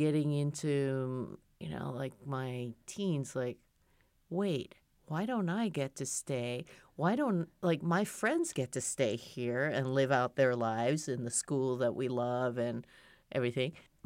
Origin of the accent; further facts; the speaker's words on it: Japan; moved away; also born or lived in Italy / Germany; So I grew up in Japan. I grew up in Italy. I grew up in Germany, and then I came here for college.